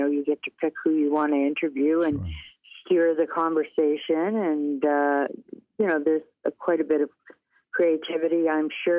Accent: Windsor, Ontario, Canada; And I grew up in Windsor, Ontario, of all places.

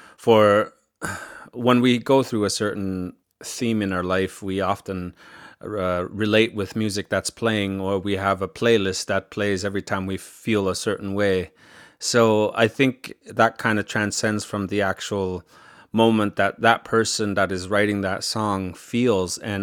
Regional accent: Lachine, Quebec, Canada; born there; I was born in Lachine

